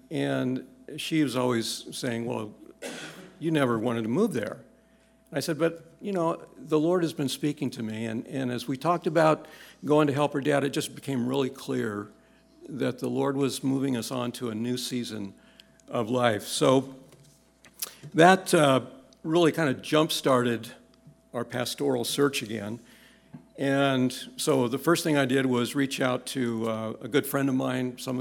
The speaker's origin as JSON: {"language": "English", "town": "San Diego", "region": "California", "country": "United States", "said": "I'm from San Diego, and Kansas is Kansas."}